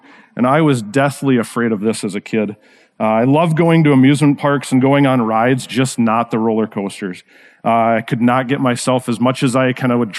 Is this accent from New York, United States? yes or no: no; Rochester, Minnesota, United States; So for me, I grew up actually in Rochester, Minnesota, and it was always fun coming up to the big city to kind of do things